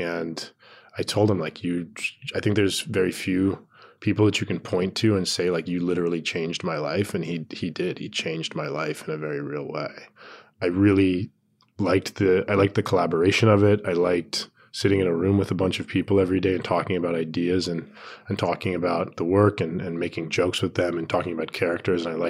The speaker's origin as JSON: {"language": "English", "town": "Tucson", "region": "Arizona", "country": "United States", "said": "I'm from Tucson, Arizona, and one of my best friends in the world is this guy, Chris, and he owns a hair salon in Tucson."}